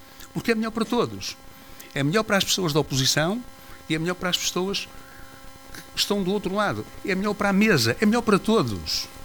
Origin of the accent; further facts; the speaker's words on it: Marco de Canaveses, Norte, Portugal; Uma má oposição é má para a minha terra, é má para Marco de Canaveses.